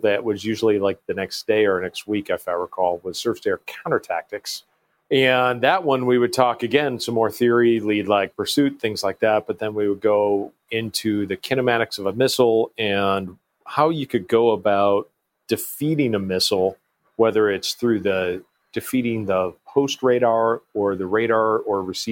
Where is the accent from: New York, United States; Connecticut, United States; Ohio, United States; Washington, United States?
New York, United States; I grew up in Western New York, went down, graduated high school down by New York City, went to the Naval Academy, graduated in 93